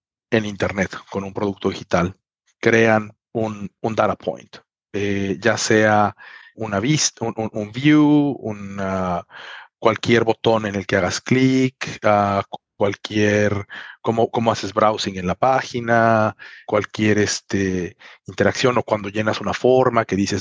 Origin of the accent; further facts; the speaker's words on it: Mexico; moved away as an adult; now in Finland; soy originalmente mexicano, pero vivo fuera de México desde hace 2 décadas. Originalmente me vine aquí a estudiar y bueno, conseguí trabajo.